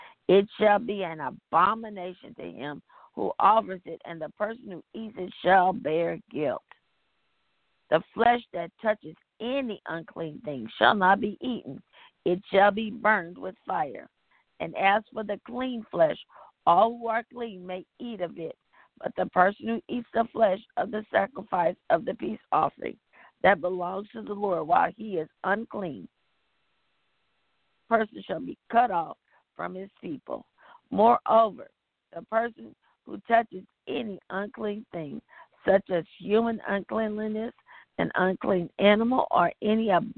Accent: the South, United States; I grew up in the South, and I would love it.

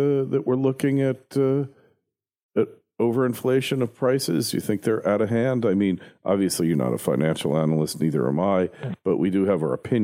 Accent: New York, United States; you're a securities, federal securities attorney from my home state and city, New York.

